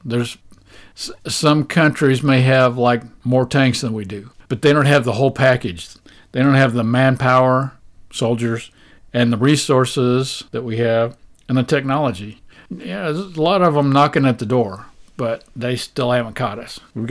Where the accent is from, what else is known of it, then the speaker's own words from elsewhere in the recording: United States; make me glad that I'm an American. We're the freest country on the planet.